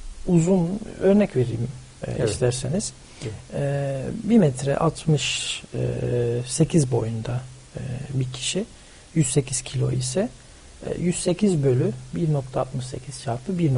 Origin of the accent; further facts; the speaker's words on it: Belgium; moved away as an adult; now in Istanbul, Turkey; Birkaç aydır Türkiye'deyim. Evet. Belçik dediğiniz gibi Belçika'da doğdum, evet. Büyüdüm.